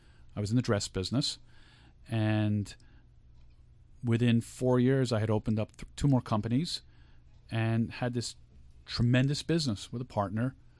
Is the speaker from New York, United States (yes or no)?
yes; Long Island, New York, United States; But being the kid that I was growing up on Long Island